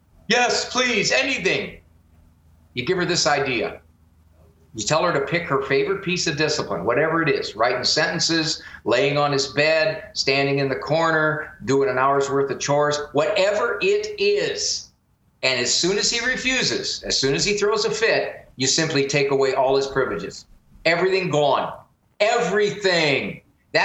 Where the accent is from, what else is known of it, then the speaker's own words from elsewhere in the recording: Canton, Ohio, United States; That's my hometown.